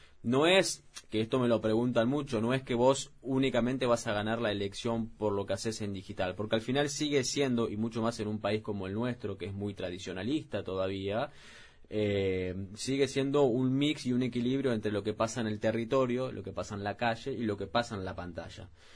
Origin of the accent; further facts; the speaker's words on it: Uruguay; y mucho más siendo uruguayos, tener la oportunidad de hacer el esfuerzo de traer la cumbre a Uruguay es algo bueno.